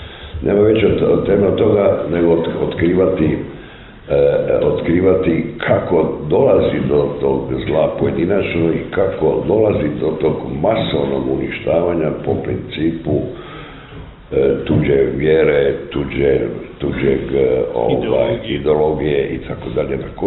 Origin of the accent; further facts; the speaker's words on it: Split, Split-Dalmatia County, Croatia; Ja sam ipak iz Splita, tu je bez obzira na taj socijalistički jugoslavenski dio, stoljećima vladala Venecija, Italija